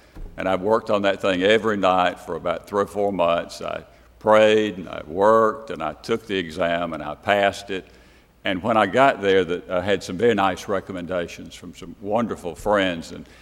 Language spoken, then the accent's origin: English; Asbury, United States; I grew up out near Asbury, and that's where Jackson's grandmother and grandfather had a store out there. I grew up on a farm.